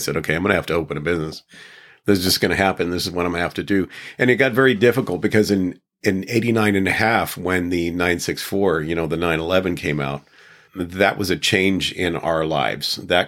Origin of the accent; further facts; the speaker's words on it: Austin, Texas, United States; especially in Texas, where I grew up in Austin.